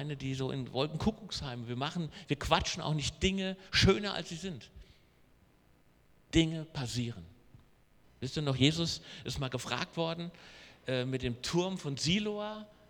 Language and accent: German; Hesse, Germany; Also bei uns in Hessen würde man sagen, ich blutete wie ein Schwein.